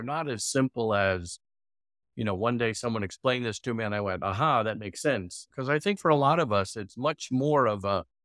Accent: New York, United States; also born or lived in Philadelphia; I'm originally from New York, grew up in suburbs of New York City. I grew up in a Jewish home, but came to faith in Jesus as a sophomore in college at Temple University in Philadelphia.

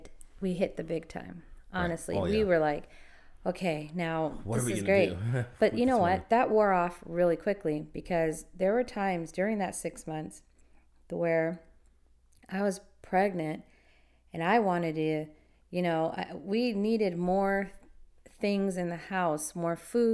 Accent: United States; But I, being American, said, okay, well, let me go and see what else I can get.

